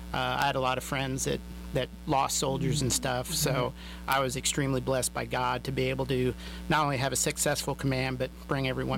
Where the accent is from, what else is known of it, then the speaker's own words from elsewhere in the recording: Iowa, United States; now in Cooperton, United States; I mean, I was raised in Iowa, but for me, Cooperton is home for me now, Western Oklahoma.